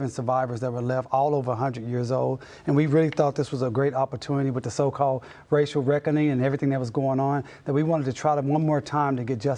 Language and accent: English; Greenwood, Oklahoma, United States; Well, the catalyst was number one because I'm from Greenwood. I'm a son of Greenwood, and I remember the stories of how wonderful the community was